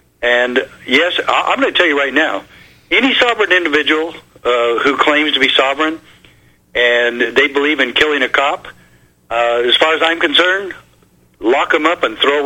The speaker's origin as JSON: {"language": "English", "country": "United States", "said": "I'm proud to be an American, and being an American also means that there's a responsibility for us to be peaceful"}